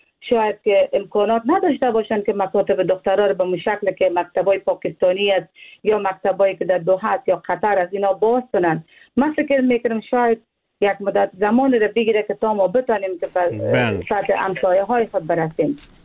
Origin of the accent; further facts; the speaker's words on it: Afghanistan; من یک افغان هستم